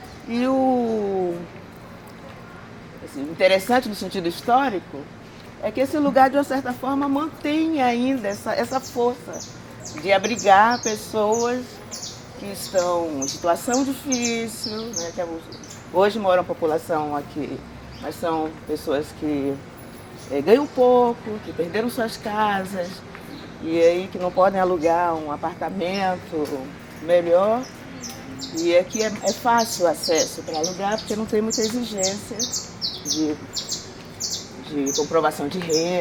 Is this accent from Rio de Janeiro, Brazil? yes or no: yes; Rio de Janeiro, Brazil; sou do Rio de Janeiro, moro também no Rio já há uns 40 anos e tenho uma relação muito íntima e afetiva com a cidade e com os lugares por onde eu ando.